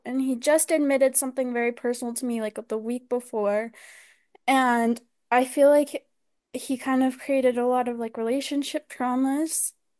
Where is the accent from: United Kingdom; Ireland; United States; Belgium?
United States; Las Vegas, Nevada; I'm from Las Vegas.